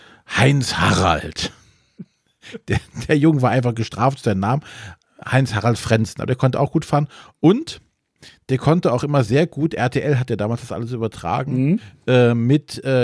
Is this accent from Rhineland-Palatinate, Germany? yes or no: no; Brühl, North Rhine-Westphalia, Germany; ich komme ja ursprünglich aus Brühl und da ist ja Kerpen nicht weit entfernt.